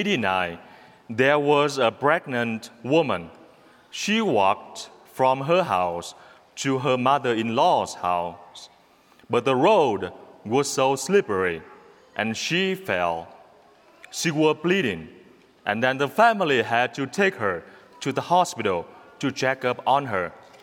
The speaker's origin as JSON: {"language": "English", "country": "Vietnam", "tie": "born or raised there", "said": "Growing up in Vietnam, the communist country"}